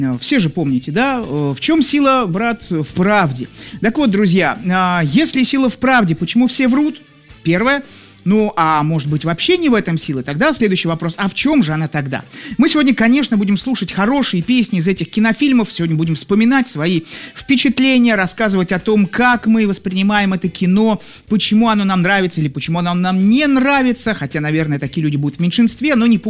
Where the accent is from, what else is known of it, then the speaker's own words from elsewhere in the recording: Saint Petersburg, Russia; Я из Санкт-Петербурга.